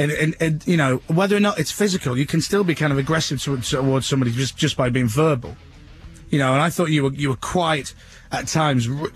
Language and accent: English; Leeds, Yorkshire and the Humber, United Kingdom; Because I'm from Leeds as well, so...